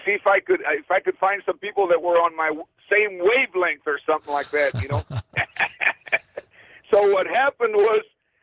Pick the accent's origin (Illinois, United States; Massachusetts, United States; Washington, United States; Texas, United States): Texas, United States; Harlingen; now in Kansas City, United States; going from Kansas City, where I'm at right now, to South Texas, down there by Brownsville, my hometown of Harlingen.